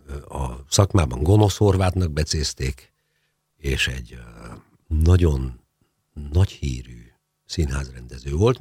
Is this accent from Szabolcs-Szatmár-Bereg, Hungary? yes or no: no; Szeged, Csongrád-Csanád, Hungary; also born or lived in Győr / Miskolc / Eger / Békéscsaba; a fontos dolgok velem Szegeden történtek, akkor azt kell mondanom, igen, ilyen szempontból igazi szegedi vagyok. De mondhatnám azt is, hogy mivel a szüleim színházi emberek, én dolgozták végig az életüket, és ez ebből kifolyólag gyakorlatilag Magyarország minden nagyvárosában laktam egy-két évet.